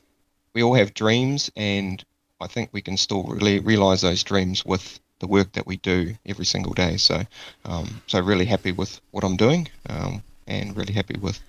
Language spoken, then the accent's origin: English; Kaitaia, Northland, New Zealand; also born or lived in Dunedin; I actually grew up in a little township called Kaitaia, right at the top of North Island, and moved, studied in Dunedin a number of years ago, and then moved to the TY smelter 17 years ago.